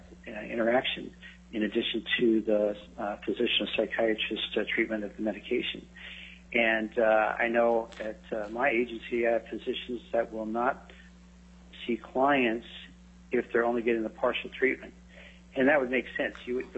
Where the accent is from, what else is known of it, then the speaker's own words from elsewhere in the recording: Eagle River, Alaska, United States; marriage family therapist. I'm from Eagle River.